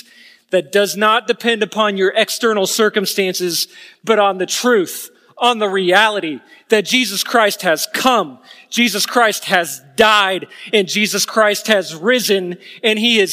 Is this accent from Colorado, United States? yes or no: no; Kansas City, Missouri, United States; I'm from Kansas City, the home of your Super Bowl champion, Kansas City Chiefs.